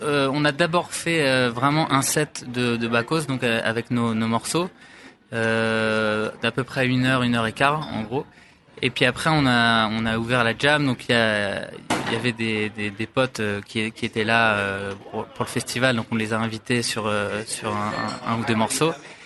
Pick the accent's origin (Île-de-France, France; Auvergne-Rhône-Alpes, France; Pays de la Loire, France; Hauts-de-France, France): Hauts-de-France, France; Lille; je suis lillois, mais mes parents, ils nous ont toujours emmené beaucoup à la montagne